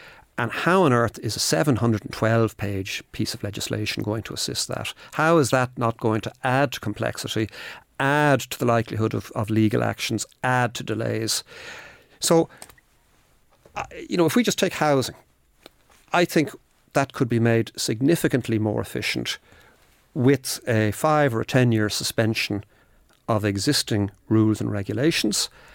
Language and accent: English; Ireland; we as Irish people living in Ireland